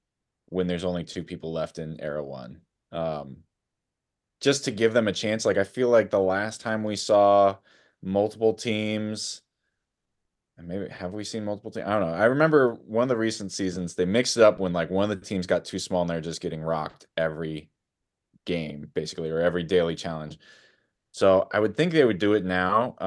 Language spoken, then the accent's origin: English; New Jersey, United States; As you may know, this is my home state and I live near Hoboken.